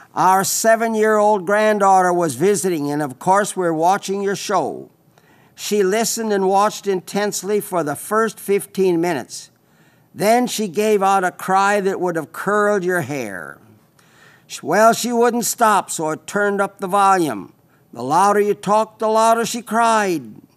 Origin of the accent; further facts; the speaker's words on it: South Dakota, United States; because I was raised out in western South Dakota.